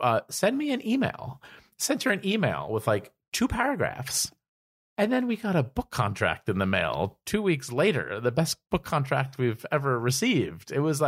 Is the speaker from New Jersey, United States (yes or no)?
yes; New Jersey, United States; Not going to tell you what it is yet because we're paranoid kids from New Jersey.